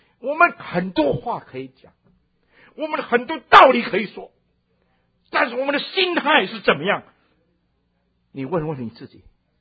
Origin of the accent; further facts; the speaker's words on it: Fujian, China; 我们过去福建很多老虎，山啊丘陵地带很多老虎